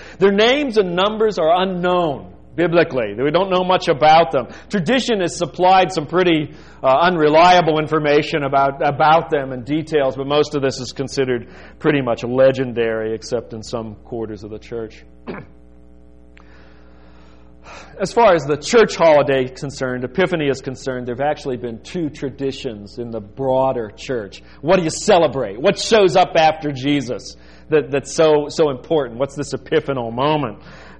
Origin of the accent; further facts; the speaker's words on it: Pittsburgh, Pennsylvania, United States; Where I grew up around Pittsburgh, there were enough Orthodox kids, not right in my neighborhood